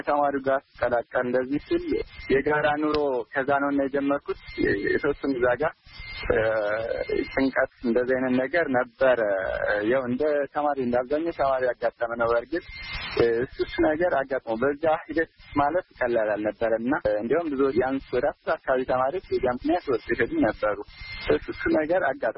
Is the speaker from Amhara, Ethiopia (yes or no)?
yes; Amhara, Ethiopia; ምዕራብ ጎጃም ጉዞን ተከላይ ወረዳ ነው የተወለድኩት፣ ገጠራማ ክፍል ነው።